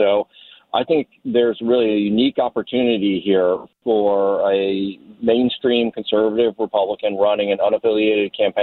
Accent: St. Louis, Missouri, United States; now in Kansas City, United States; Yeah, so I grew up in St. Louis listening to Jack Buck and Mike Shannon on KMOX at the Cardinals games. I ended up marrying a woman from Kansas City, so I'm living in Kansas City now.

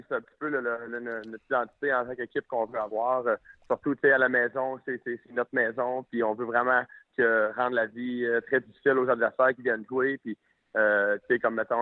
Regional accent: Quebec, Canada

